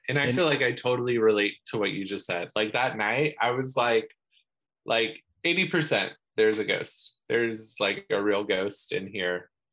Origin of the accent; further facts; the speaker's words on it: Kansas, United States; when I grew up in Kansas, and I just think being around like a bunch of like very like practical, like salt of the earth kind of farm people